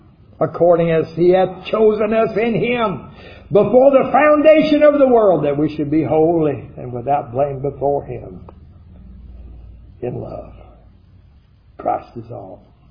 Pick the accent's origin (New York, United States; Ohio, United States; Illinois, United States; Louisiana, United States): Illinois, United States; Hinsdale; born there; I was born on March 29th, 1957. In Hinsdale Hospital, DuPage County, Hinsdale, Illinois.